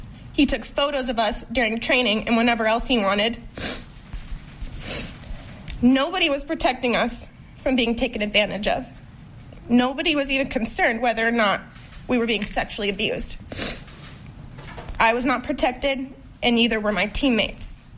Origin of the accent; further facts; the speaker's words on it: Lansing, Michigan, United States; I started seeing Larry Nassar at the age of 8, right here in my hometown of Lansing.